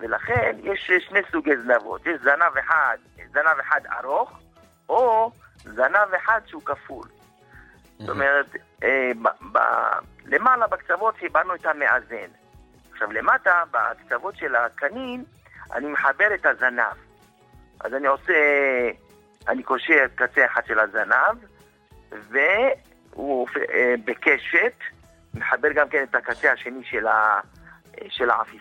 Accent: Jerusalem, Jerusalem District, Israel; אני מירושלים.

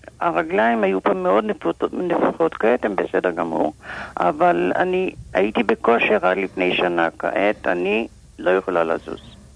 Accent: Jerusalem, Jerusalem District, Israel; אני ירושלמית

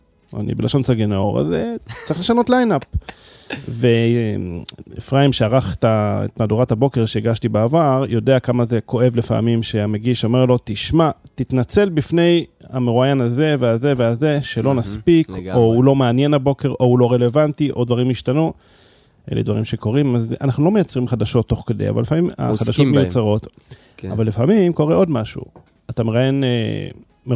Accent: Jerusalem, Jerusalem District, Israel; אני גדלתי במאה השורים

